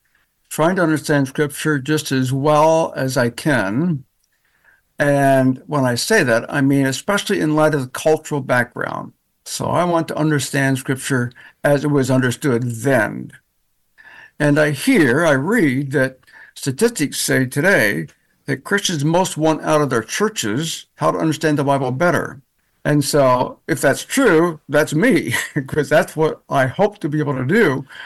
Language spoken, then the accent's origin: English; Pennsylvania, United States; born there; also born or lived in Virginia / New York / North Carolina; now in Indiana, United States; I was born in Pennsylvania. I now live in Indiana. I've also lived in Virginia and New York and North Carolina.